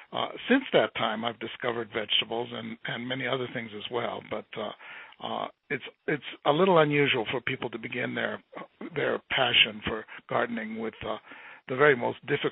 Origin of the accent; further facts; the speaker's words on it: Boulder, Colorado, United States; But I grew up in Boulder, which is a very beautiful setting